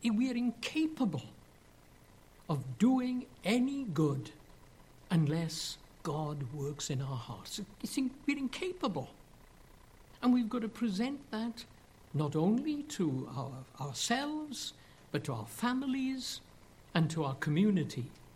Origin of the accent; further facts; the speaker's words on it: Wales, United Kingdom; I was brought up in Wales